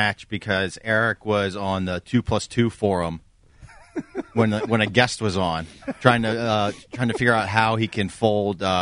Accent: Pasadena, California, United States; For slandering my hometown, and now everyone thinks because I'm from Pasadena that I'm racist now.

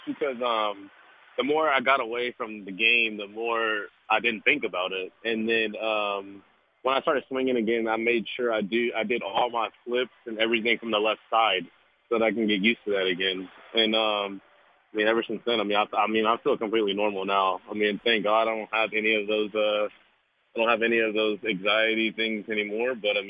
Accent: California, United States; I want to go back to California. I want to go back to my hometown, spend a few weeks there

